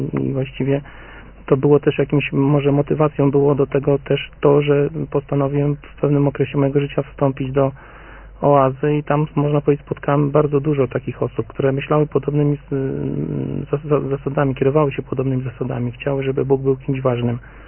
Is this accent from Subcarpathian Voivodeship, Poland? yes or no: no; Ostrołęka, Masovian Voivodeship, Poland; żona jest w Kielcach, ja jestem z Ostrołęki, więc ponad 300 km odległości.